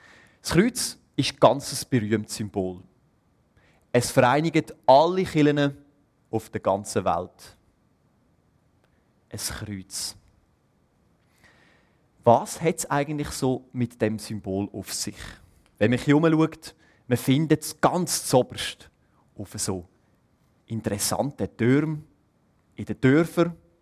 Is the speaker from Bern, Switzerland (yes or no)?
no; Wohlen, Aargau, Switzerland; now in Basel, Switzerland; Ich bin 28 und … Ich komme aus Wohlen, das liegt im Kanton Aargau. Ich wohne aber seit 5 Jahren in Basel, weil ich dort Theologie studiere.